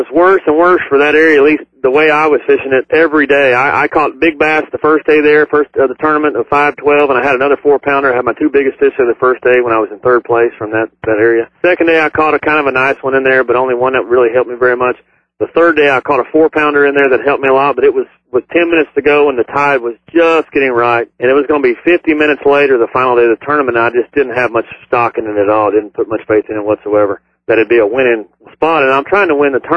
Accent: Texas, United States; I'm from Texas. I fish grass beds at my home lake, Lake Fork, Sam Rayburn, and all those other ones.

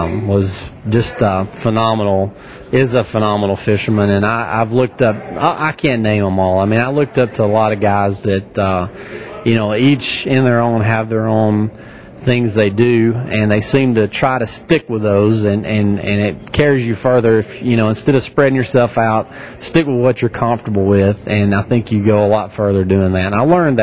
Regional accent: United States; I grew up on the Tennessee River, so, you know, shallow fishing

